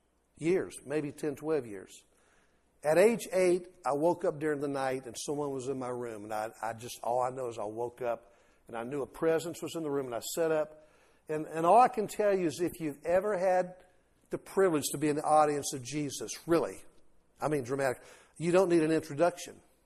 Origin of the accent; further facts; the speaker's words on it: New Orleans, Louisiana, United States; also born or lived in Atlanta; I was born in Atlanta, but raised in New Orleans on Bourbon Street.